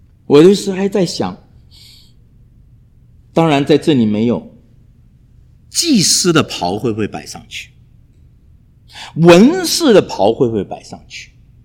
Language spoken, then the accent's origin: Chinese; China; 我们在国内长大，经历了太多。6岁背着书包，就文化大革命开始。